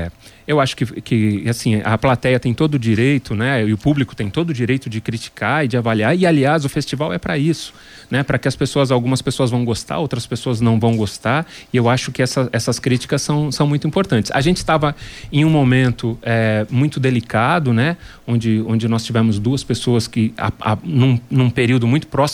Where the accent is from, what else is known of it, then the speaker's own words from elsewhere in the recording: Guarujá, São Paulo, Brazil; born there; now in Londrina, Brazil; Eu cheguei em Londrina em 88, já me considero um pé vermelho, né? Porque aqui em Londrina nasci no Guarujá, no estado de São Paulo, mas cheguei aqui e hoje tenho família